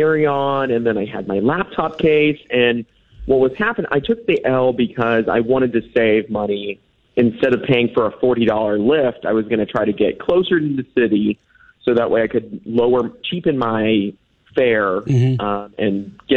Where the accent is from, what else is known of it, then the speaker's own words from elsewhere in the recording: St. Louis, Missouri, United States; now in Boston, United States; but I'm originally from St. Louis, so I was coming from St. Louis, going to Chicago for a little layover, and then coming back to Boston for school.